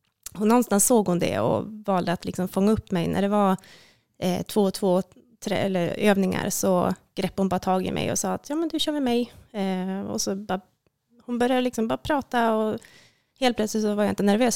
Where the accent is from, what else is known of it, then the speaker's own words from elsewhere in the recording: Umeå, Västerbotten County, Sweden; även om jag egentligen trots min uppväxt i Umeå